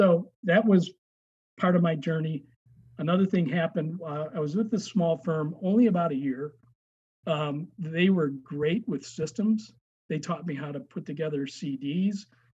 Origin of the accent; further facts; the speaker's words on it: Oak Park, Illinois, United States; I ended up getting a job with a school firm about 35 miles outside of Chicago in Elgin, Illinois. Growing up in Oak Park, I'd heard of Elgin.